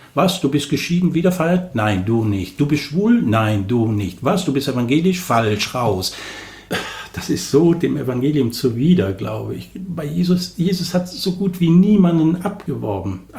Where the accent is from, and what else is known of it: Cologne, North Rhine-Westphalia, Germany; born or raised there